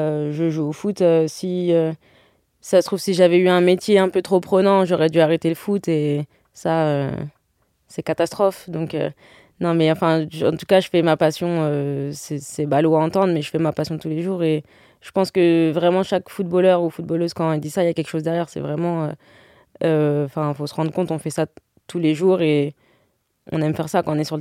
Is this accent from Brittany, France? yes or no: no; Charenton-le-Pont, Île-de-France, France; Je jouais chez les garçons à Charenton, en mixte.